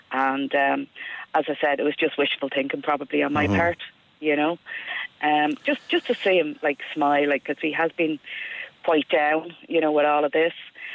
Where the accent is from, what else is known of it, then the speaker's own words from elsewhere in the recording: Santry, Leinster, Ireland; He was actually from Santry at the time, and I was from Santry